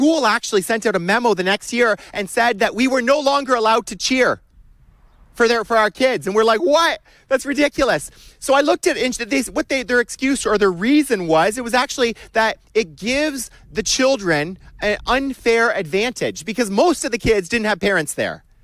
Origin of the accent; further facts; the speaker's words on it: Canada; we'd be cheering on the kids, and we're kind of quiet. We're typical Canadian cheers, you know